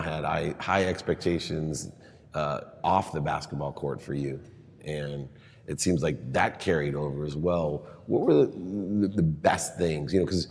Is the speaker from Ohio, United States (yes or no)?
yes; Akron, Ohio, United States; Well, unlike me, I grew up in Akron, Ohio.